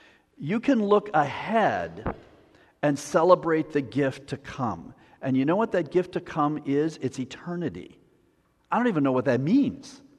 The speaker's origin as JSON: {"language": "English", "town": "Appleton", "region": "Wisconsin", "country": "United States", "tie": "born or raised there", "said": "He lives where I grew up in Appleton, Wisconsin."}